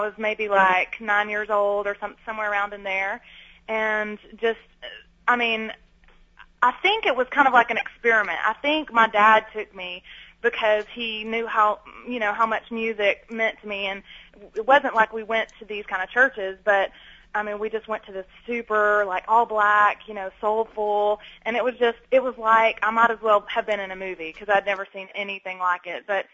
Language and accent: English; Georgia, United States; Hey, we're from Georgia, and at the time, it was, like, pretty happening around town for a six-year-old to check into clogging